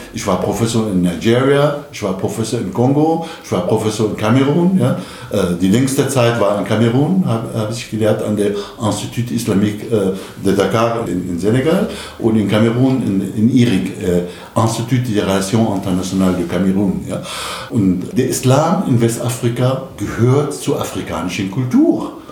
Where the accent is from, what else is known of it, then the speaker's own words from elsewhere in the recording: Damascus, Damascus Governorate, Syria; Ich bin Araber, in Damaskus aufgewachsen.